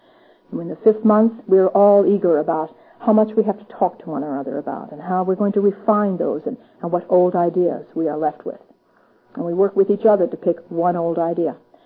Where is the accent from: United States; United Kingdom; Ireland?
Ireland; It comes with the gift of being Irish, I think.